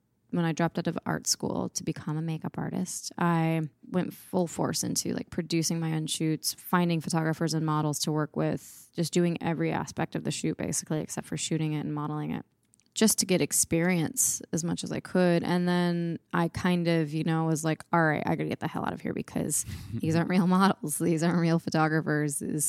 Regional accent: Detroit, Michigan, United States; Oh yeah. I would definitely say my work ethic. Mm. Strong from Detroit.

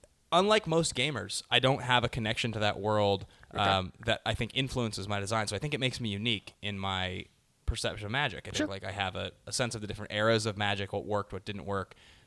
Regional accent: Seattle, Washington, United States; now in Los Angeles, United States; That's where I'm from. I'm from Seattle.

